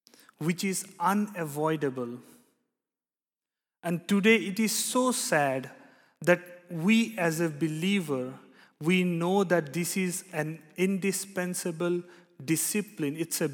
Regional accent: India; now in Netherlands; It's been almost 2.5 years that I'm living in Netherlands. I come from a very small town in India.

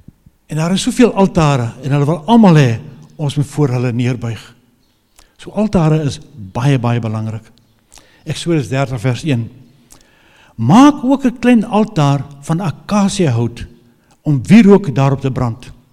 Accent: Eswatini; now in South Africa; ek is gebore en getoe in Swaziland op 'n plaas. Nou nie dink ek is 'n boetie van die plaas nie, ek het daar ontgroei.

